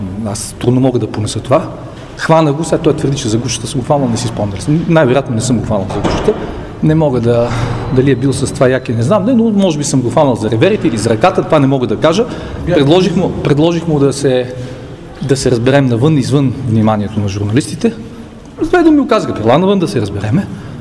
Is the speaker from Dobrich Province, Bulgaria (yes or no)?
no; Samokov, Sofia Province, Bulgaria; born there; защо съм роден в Самоков, нито къде е роден баща ми, къде е роден дядо ми